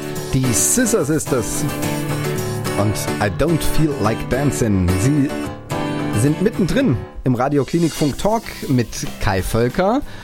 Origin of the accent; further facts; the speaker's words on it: Wetzlar, Hesse, Germany; Genau, ich komme aus Wetzlar.